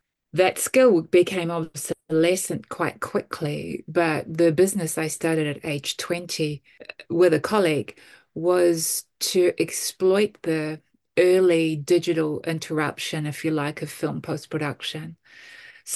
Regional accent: Auckland, New Zealand; I grew up in Auckland. So unlike many people who live in Auckland, I actually grew up here. For the last 15 years or so of my working life, I've spent a lot of time offshore, either virtually or traveling.

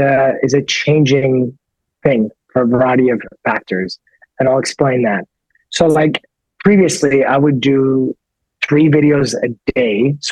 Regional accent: Canada; also born or lived in United States; I'm 100% blood Persian, but I grew up in Canada and in America, right? So like culturally, I'm mixed

